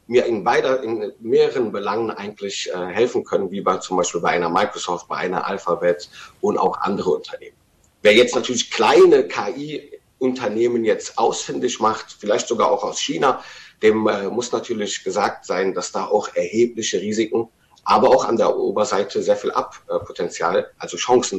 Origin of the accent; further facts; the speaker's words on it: Rhineland, Germany; Also heute als Rheinländer würde ich mich erstmal auf den Tribünen positionieren